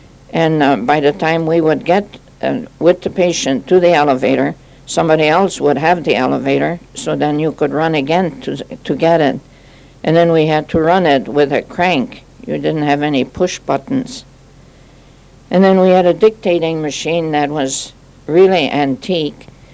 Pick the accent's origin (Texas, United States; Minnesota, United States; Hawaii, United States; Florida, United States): Minnesota, United States; North Prairie; born there; also born or lived in Moorhead, United States; I was born in North Prairie, Minnesota on August 1st, 1912. And I came to the St. Francis Convent on October 15, 1932.